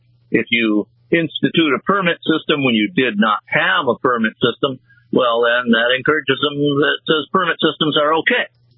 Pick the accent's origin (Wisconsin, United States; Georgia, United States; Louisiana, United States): Wisconsin, United States; like I grew up in Wisconsin. Now they always had open carry in Wisconsin.